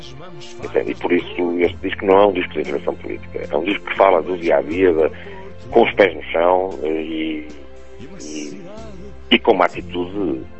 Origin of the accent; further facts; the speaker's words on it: Porto, Portugal; Lamento, mas eu aí sou portuense e gosto de mostrar a realidade.